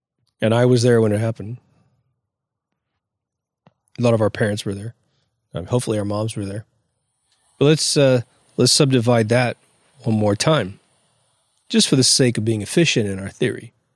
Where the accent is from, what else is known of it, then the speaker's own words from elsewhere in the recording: Kansas, United States; I come from Kansas, center of the United States.